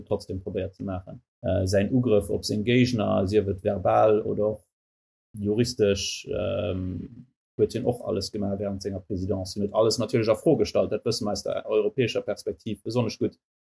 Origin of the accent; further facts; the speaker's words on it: United States; Frustration, die ein Hai hört als Amerikaner, erstens mal als Journalist